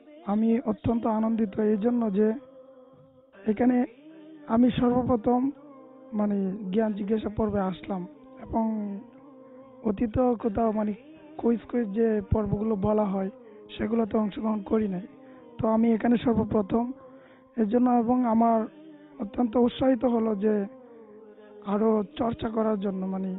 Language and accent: Bangla; Lakhai, Sylhet Division, Bangladesh; আমি লাকাই থানা থেকে আসছি, হবিগঞ্জ জেলা।